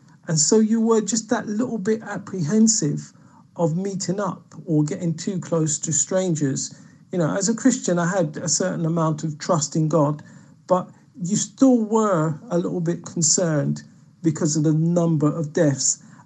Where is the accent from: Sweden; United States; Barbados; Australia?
Barbados; Drexel, Saint George; now in England; I was brought up in Drexel in St. George, and as a young boy in a village running around, I really only knew Drexel. I would occasionally go to Bridgetown, but didn't really travel much further than that. And I went to St. Luke's School, which is also in St. George.